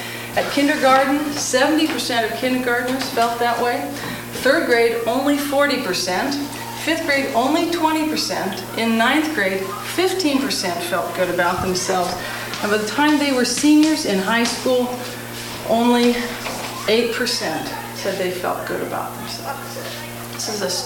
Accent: Grand Forks, North Dakota, United States; I'm from Grand Forks, North Dakota.

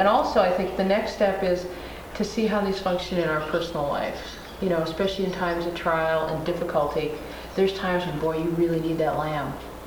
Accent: United States; Well, part of it is I'm an American and I need a little agency in my life.

